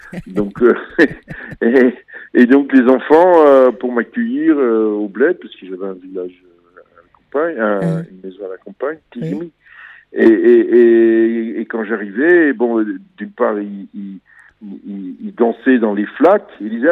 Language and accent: French; Netherlands; now in France; je suis néerlandais en France